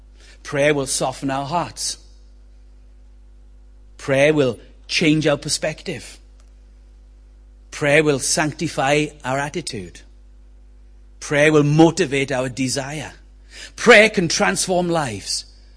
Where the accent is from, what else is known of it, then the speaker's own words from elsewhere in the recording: Rhondda, Wales, United Kingdom; also born or lived in Swansea; We were born and raised in the Rhondda, spent 25 years in exile in Swansea, but God called us back to help oversee the planting of Acts Community Church